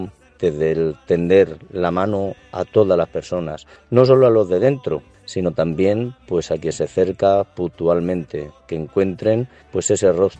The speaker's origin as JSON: {"language": "Spanish", "town": "Puertollano", "region": "Castilla-La Mancha", "country": "Spain", "said": "Nací el 21 de octubre de 1977 Me ordené el 29 de marzo del 2003. Soy de Puerto Llano."}